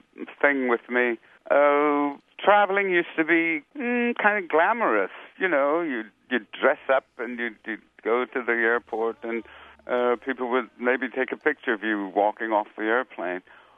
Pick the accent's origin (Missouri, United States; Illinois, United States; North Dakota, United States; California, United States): California, United States; San Francisco; also born or lived in Gilmer; Well, I was born in Texas. I was born in a little town called Gilmer. But my dad had the good fortune of moving all of us. I have 6 brothers and sisters. And he moved us to San Francisco, and I grew up there.